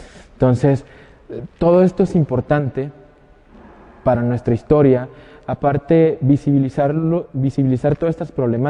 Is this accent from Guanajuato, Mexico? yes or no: no; Guerrero, Mexico; soy de la Costa Chica de Guerrero, Oaxaca. Y me reconozco como afromexicano